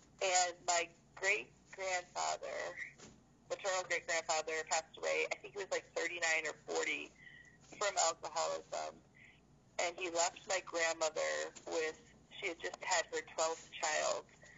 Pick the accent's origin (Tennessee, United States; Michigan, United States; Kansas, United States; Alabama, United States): Michigan, United States; Detroit; So I grew up in Detroit. I moved there when I was 6 months old.